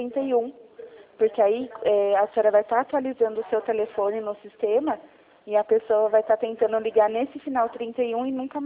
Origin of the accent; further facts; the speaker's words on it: Jundiaí, São Paulo, Brazil; Eu, por exemplo, sou aqui da cidade de Jundiaí, São Paulo.